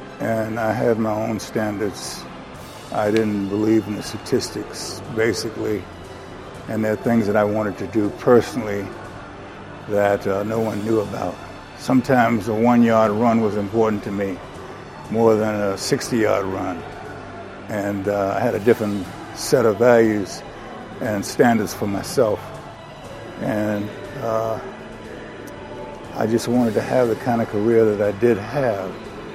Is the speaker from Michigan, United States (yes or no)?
no; New York, United States; I thought New York might get me, since I was from New York.